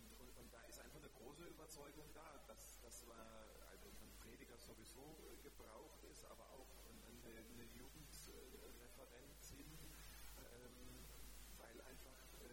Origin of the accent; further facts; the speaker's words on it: Baden-Württemberg, Germany; Ich komme ja aus der Gegend, ich komme aus der Nähe von Bischofsheim, Renkheim, Wertheim da hinten raus, Bad Mergentheim.